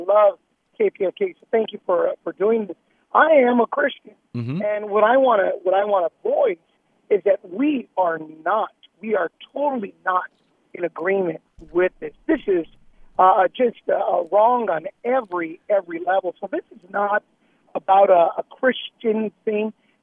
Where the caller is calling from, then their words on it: Los Angeles, California, United States; I'm actually calling from Tommy on Beverly and Rampart.